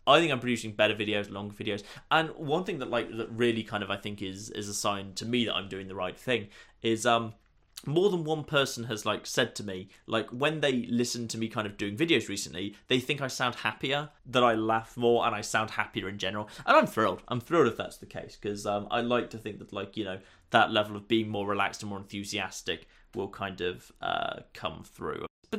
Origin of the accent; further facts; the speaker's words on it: United Kingdom; because I'm British